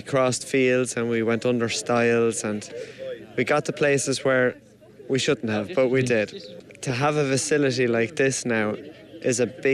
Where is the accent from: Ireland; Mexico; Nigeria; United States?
Ireland; Kildare; I'm from Kildare.